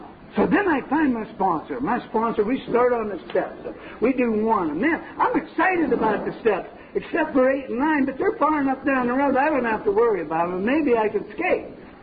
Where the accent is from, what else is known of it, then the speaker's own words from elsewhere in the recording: Meadville, Pennsylvania, United States; I'm from Meadville. And I don't know if you're ever up in Meadville, three of us are from Meadville.